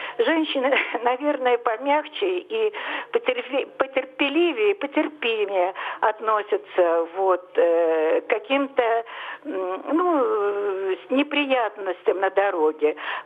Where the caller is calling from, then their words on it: Moscow, Russia; Здравствуйте, это я звоню из Москвы.